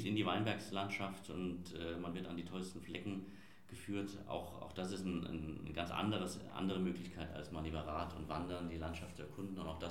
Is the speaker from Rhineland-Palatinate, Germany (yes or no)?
yes; Mainz, Rhineland-Palatinate, Germany; Dann ist es für mich persönlich als Mainzer auch so ein bisschen der Rheinstrand auf der anderen Seite.